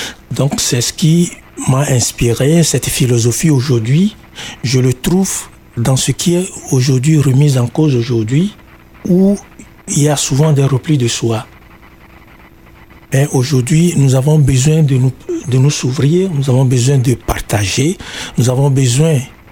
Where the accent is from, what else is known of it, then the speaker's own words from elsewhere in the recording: Zafi, Maritime, Togo; je viens de Zafi, à 50 km nord de Lomé, où je viens d'une famille de chefferie, comme on dit chez nous.